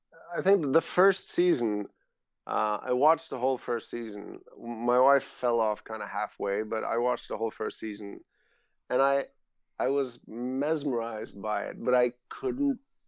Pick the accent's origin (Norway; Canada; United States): Norway; being a white man born and raised in Norway.